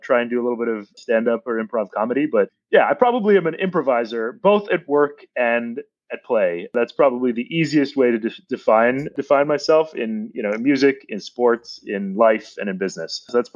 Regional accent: India; born there; So I was born in India.

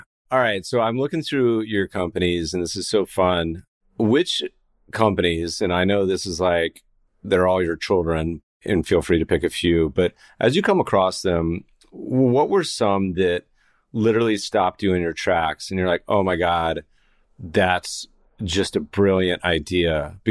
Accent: Colorado, United States; I grew up partially in Colorado

